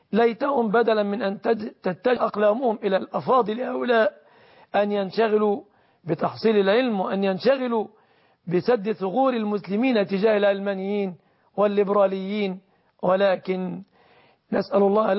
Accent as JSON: {"language": "Arabic", "country": "Egypt"}